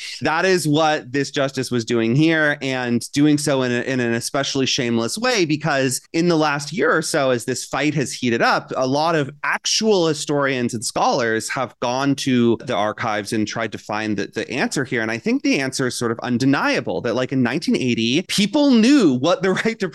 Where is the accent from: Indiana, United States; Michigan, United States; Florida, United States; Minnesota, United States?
Florida, United States; I grew up in Florida.